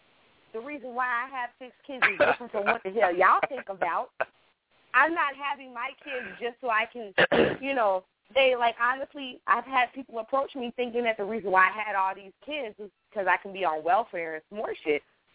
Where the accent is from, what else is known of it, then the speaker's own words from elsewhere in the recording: Chicago, Illinois, United States; born there; Shit, I was born in Chicago. What the hell are you talking about?